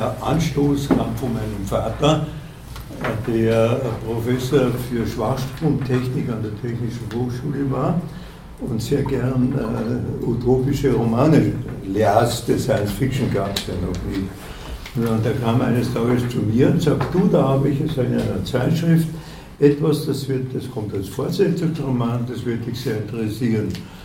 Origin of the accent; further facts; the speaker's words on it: Vienna, Austria; Ich bin in Wien aufgewachsen und habe dort studiert.